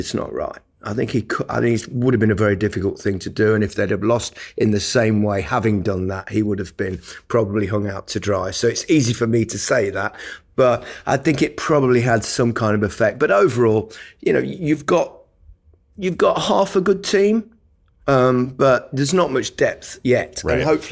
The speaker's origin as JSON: {"language": "English", "region": "England", "country": "United Kingdom", "said": "As an Englishman, I'm very experienced in that."}